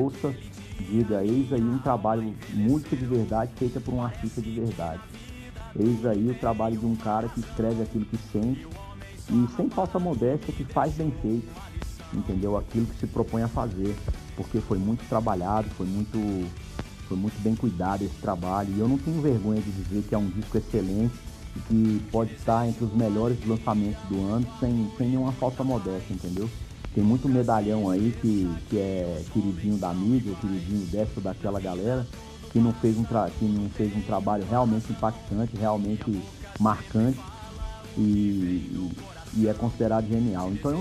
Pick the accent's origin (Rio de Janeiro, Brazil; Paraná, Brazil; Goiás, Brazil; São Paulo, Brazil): Goiás, Brazil; Luziânia; born there; devo fazer alguma coisa em Lusiânia, que é a minha cidade natal.